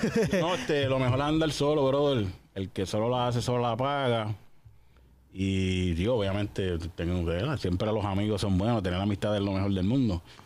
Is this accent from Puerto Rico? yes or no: yes; San Juan, Puerto Rico; Porque yo me crié en muchas partes de Puerto Rico. Yo, pues, originalmente, yo nací en San Juan, Puerto Rico, ¿verdad? Y la mayoría de mi infancia la pasé en Atorrey